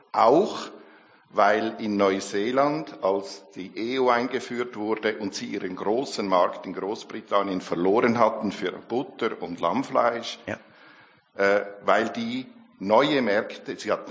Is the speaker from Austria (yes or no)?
no; Switzerland; Ist es viel zu früh zu sagen, was wir als Schweizer lernen können aus dieser Brexit-Affäre in Bezug auf das Rahmenabkommen?